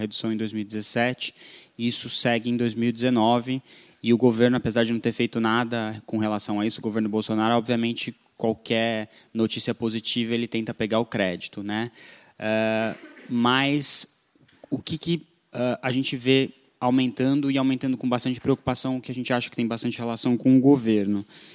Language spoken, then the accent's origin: Portuguese; Brazil; eu, como brasileiro, fico muito emocionado